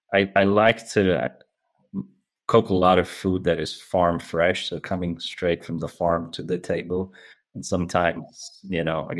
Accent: India; I grew up in India, and I learned a lot of things from my parents.

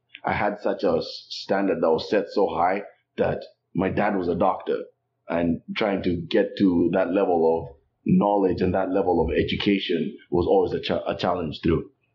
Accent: Nairobi, Kenya; when I come from Nairobi, we have running water, we have anything that we can access, internet, what you name it, I mean, electricity.

